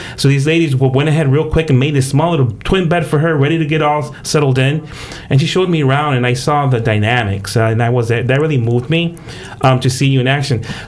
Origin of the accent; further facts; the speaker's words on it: Rochester, New York, United States; She's from my hometown, Rochester